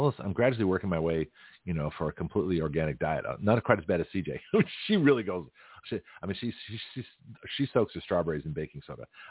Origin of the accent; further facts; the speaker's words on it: Boston, Massachusetts, United States; also born or lived in San Francisco; I grew up around Boston and San Francisco.